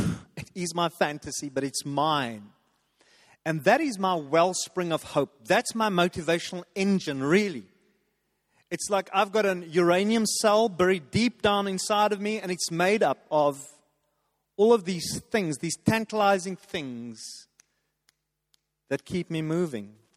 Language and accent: English; England, United Kingdom; now in South Africa; God, I'm English in this Afrikaner town.